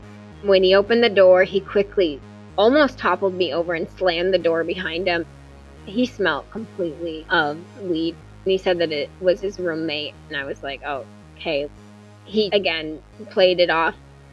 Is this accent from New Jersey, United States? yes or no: yes; New Jersey, United States; I grew up in Jersey. I can get loud.